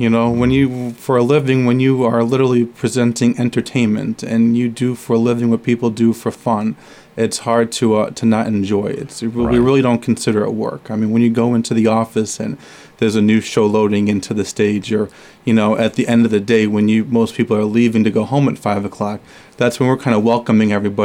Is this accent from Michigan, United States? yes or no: yes; Farmington Hills, Michigan, United States; moved away as an adult; now in Rhode Island, United States; I originally grew up right outside Detroit, a city called Farmington Hills, Michigan. Grew up outside there, family, everybody's still out there. Came out to Rhode Island in 2003, actually, as a college student at Johnson & Wales University.